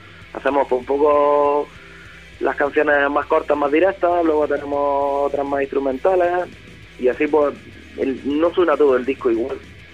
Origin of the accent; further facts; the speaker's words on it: Almería, Andalusia, Spain; también somos de Almería, aquí hay un desierto